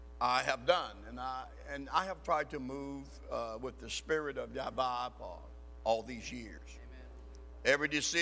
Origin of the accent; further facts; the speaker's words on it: Mississippi, United States; we've just gotten back from a trip to Mississippi, my home state. I was born in the state of Mississippi